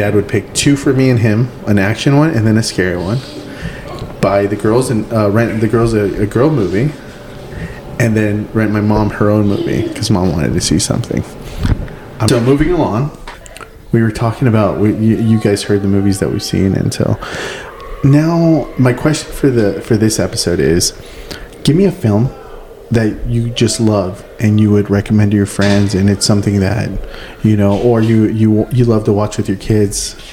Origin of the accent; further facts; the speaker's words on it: California, United States; So, like, CW, WB, you know, all the KCAL 9, because I grew up in California.